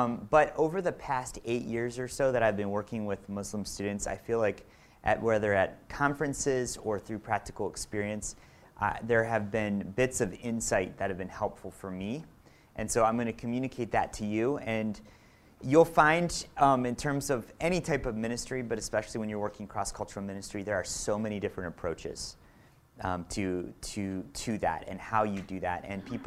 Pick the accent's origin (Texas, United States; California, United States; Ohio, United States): Ohio, United States; Cleveland; I'm from Cleveland.